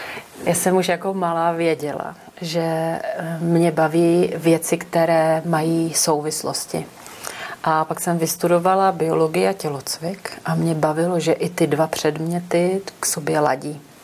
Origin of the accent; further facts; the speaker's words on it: České Budějovice, South Bohemian Region, Czechia; A já pocházím z Českých Budějovic a bylo v 6:30 ráno